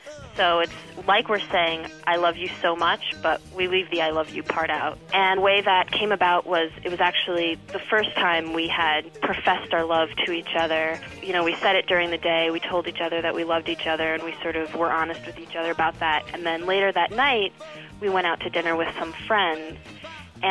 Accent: Miami, Florida, United States; I'm from Miami, Florida.

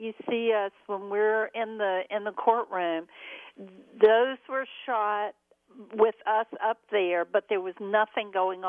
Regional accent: the South, United States; because we grew up in the South, that's another reason why they wanted children of the South

